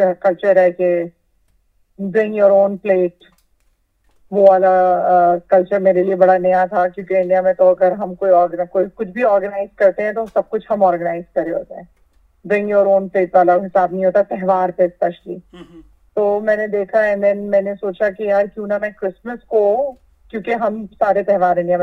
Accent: Lucknow, Uttar Pradesh, India; now in Australia; पूरा नाम, और क्या कहते हैं, मैं हिंदुस्तान में लखनऊ से हूँ और मैं ऑस्ट्रेलिया जो है ये कहते हैं 2016 में माइग्रेट करी थी।

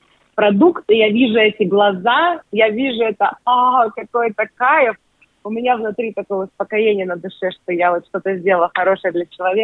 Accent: Kamchatka Krai, Russia; moved away as an adult; also born or lived in Novosibirsk; Да, я родилась на Камчатке, мои родители военные. Мы переехали спустя 13 лет в Новосибирск, потому что оттуда родом вся наша родня.

